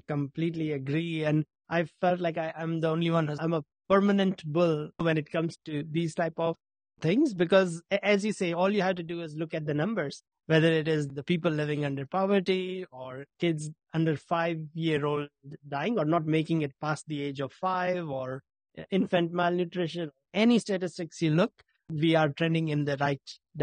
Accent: India; I grew up in India where loneliness is not a thing.

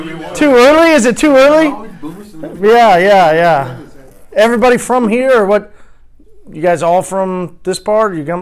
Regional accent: Tulsa, Oklahoma, United States; I'm from Tulsa, Oklahoma.

